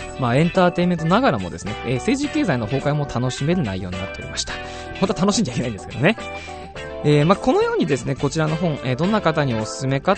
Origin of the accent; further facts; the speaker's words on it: Saitama, Japan; 今回のディレクターと僕、共に埼玉県出身なんですけども